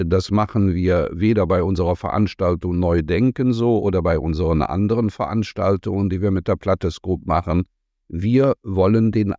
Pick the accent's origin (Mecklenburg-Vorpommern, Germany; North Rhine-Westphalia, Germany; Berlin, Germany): North Rhine-Westphalia, Germany; Cologne; als Kölner